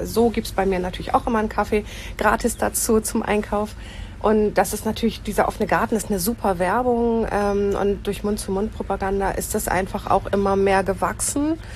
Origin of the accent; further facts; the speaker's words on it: Meldorf, Schleswig-Holstein, Germany; born there; Ich bin tatsächlich geboren in Meldorf. Wir haben lange in Nindorf gewohnt, dann noch in Burg gewohnt und dann bin ich mit meinem Mann noch mal 2,5 Jahre an den Bodensee gezogen.